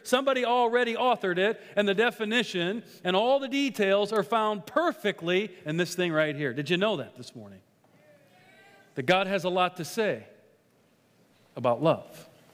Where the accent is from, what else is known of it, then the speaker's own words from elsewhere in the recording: Iowa, United States; And so, yeah, I'm here. I'm from Iowa.